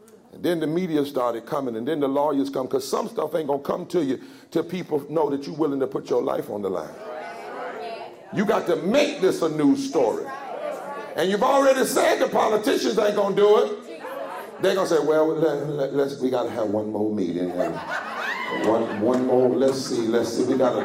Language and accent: English; North Carolina, United States; My daddy grew up, because I'm from Eastern North Carolina, where there was a company called Weyerhaeuser.